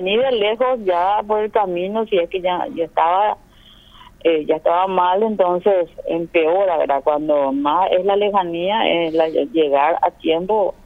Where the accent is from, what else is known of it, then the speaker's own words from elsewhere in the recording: Paraguay; no sé cómo somos los paraguayos bastante especiales